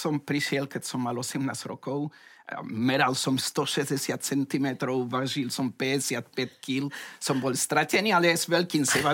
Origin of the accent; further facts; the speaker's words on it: Peru; Slovak is a second language; now in Slovakia; Ale zostali sme z Peru, sa mi zdá, dvaja, traja, neveľa